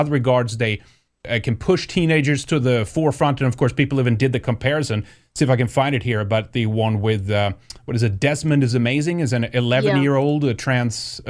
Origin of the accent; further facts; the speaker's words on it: Sweden; English is a second language; I'm Swedish, I'm from Sweden